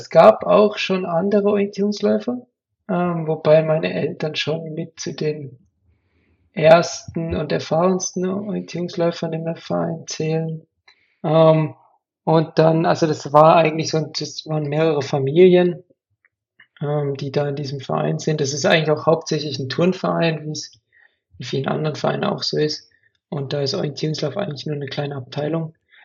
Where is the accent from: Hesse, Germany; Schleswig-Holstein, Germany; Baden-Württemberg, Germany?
Baden-Württemberg, Germany; Karlsruhe; now in Bern, Switzerland; wohne mittlerweile in Bern in der Schweiz. Wobei ich da über Umwege hingekommen bin. Also ursprünglich komme ich aus Karlsruhe in Deutschland.